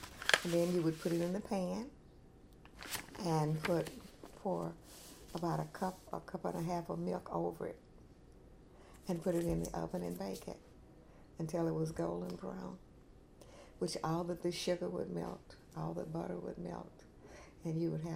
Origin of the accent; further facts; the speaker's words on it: Clayton, Mississippi, United States; born there; I was born in Clayton, Mississippi on November the 11th, 1935. Yeah, I'm now 75 years